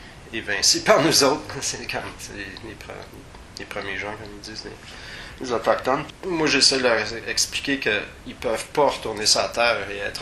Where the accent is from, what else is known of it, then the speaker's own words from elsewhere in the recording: Canada; en tant que Canadien. Whatever, je suis né ici, j'ai profité des richesses du territoire